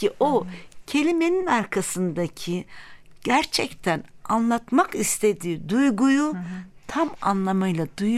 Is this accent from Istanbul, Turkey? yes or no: no; Mardin, Turkey; Ben aslen Mardinliyim. Dolayısıyla evet, Mardin kültüründe her akşam Türk Sanat Müziği fasılları yapılırdı.